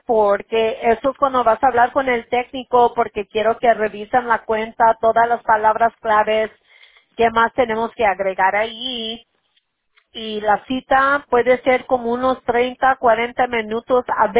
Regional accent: United States; Yo soy de los Estados Unidos. Mis abuelos eran de México.

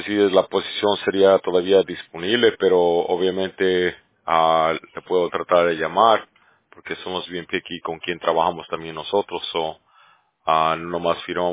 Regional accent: Bolivia; Oh, Centroamérica, no, ese es de Sudamérica, yo soy de Bolivia.

